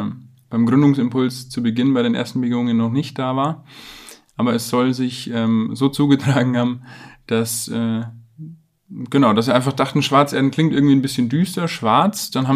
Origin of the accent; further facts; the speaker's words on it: Bavaria, Germany; Ich bin in der Fränkischen Schweiz groß geworden, auch nicht so weit von hier, 2 Stunden.